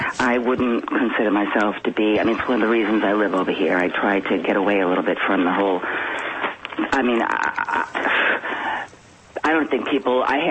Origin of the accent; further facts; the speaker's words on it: Massachusetts, United States; And I said, no, never. I'm from Massachusetts. I'm well acquainted with Mittens.